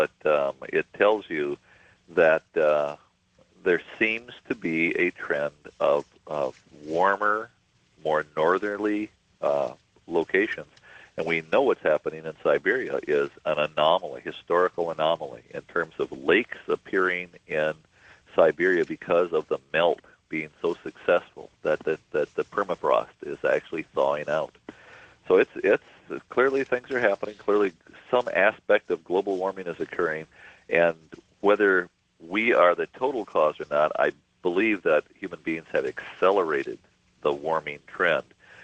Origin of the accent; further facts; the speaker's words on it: Minnesota, United States; moved away as an adult; also born or lived in Florida; Yeah. I grew up in Minnesota and lived here until I was 45, and then my wife and I headed to Florida because we wanted to not deal with the harsh winters.